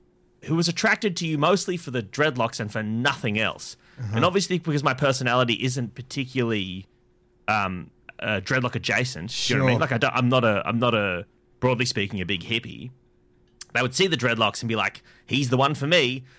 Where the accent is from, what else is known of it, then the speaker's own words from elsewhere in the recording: Illawong, New South Wales, Australia; I'm a Chinese kid growing up in Illawong.